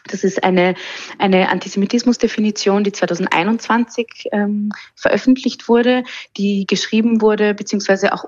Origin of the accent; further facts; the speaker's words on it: Vienna, Austria; ich bin zum Beispiel jüdisch in Wien aufgewachsen